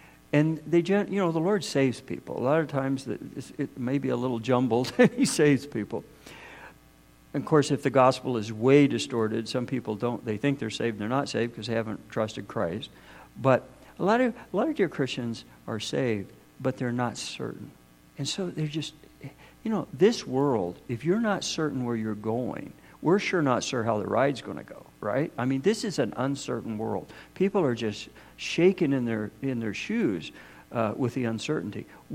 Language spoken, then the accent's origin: English; Kansas, United States; everybody, first thing I say to somebody who doesn't know me, we're from Kansas